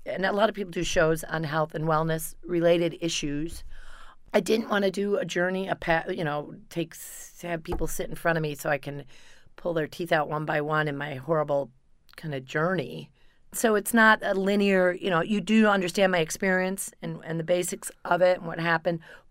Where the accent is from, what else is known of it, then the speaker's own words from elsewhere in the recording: Kalamazoo, Michigan, United States; now in New York City, United States; I'm born and raised in Kalamazoo, Michigan. I ended up in New York City to do my thing, which is acting and writing and comedy, and did it all.